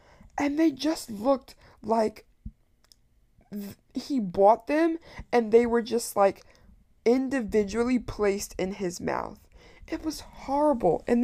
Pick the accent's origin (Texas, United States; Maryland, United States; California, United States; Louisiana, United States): Maryland, United States; oh no, I'm not actually from Connecticut, I'm from Maryland.